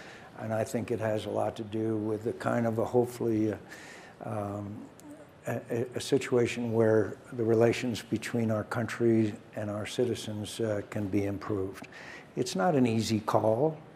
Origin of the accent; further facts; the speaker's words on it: Arizona, United States; I am more glad to be here than most any place I can be besides my home state of Arizona.